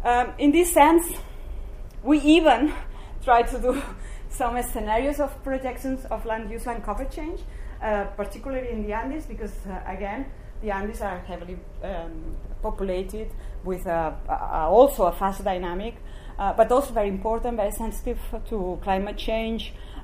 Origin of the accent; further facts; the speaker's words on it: Barcelona, Catalonia, Spain; I've never worked with fire before, even if I come from Barcelona and in the Mediterranean is a typical fire region.